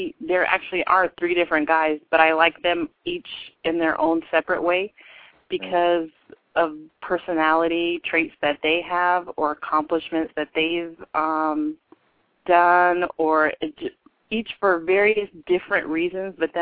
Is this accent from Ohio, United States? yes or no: no; San Diego, California, United States; I'm from San Diego.